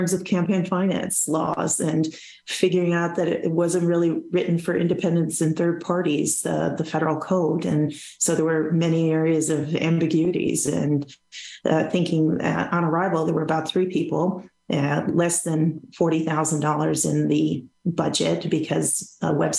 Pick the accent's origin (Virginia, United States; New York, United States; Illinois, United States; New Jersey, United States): Illinois, United States; out in where I grew up in DuPage County.